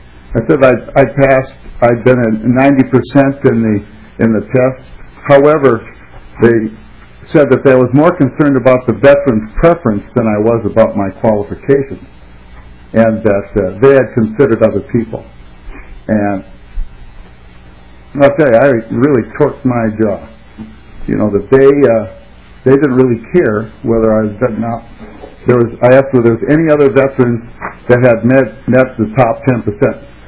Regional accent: North Dakota, United States; moved away as an adult; I came back, went back to college, got my degrees, and came down to the Twin Cities. I was from North Dakota because there wasn't any jobs there.

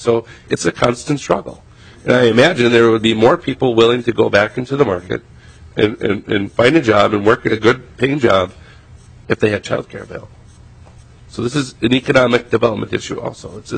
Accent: St. Peter, Minnesota, United States; I'm proud and very supportive of the fact that I'm from St. Peter, and in St. Peter we have the Regional Treatment Center.

